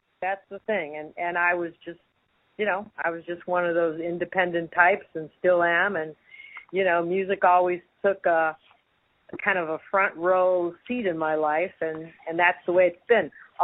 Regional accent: Chicago, Illinois, United States; also born or lived in Paris / New York; Yep. I grew up in Chicago. And I love it there. I'm here right now.

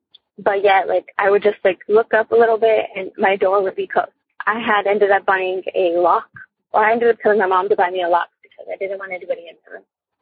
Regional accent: San Antonio, Texas, United States; I'm from San Antonio, Texas

